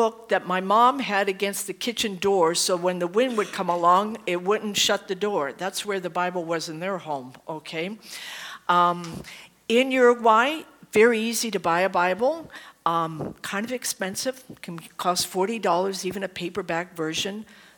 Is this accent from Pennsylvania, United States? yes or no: yes; Pittsburgh, Pennsylvania, United States; In my personal life, I grew up in Western PA, Pittsburgh area. I went to West Virginia Wesleyan College in West Virginia to study nursing.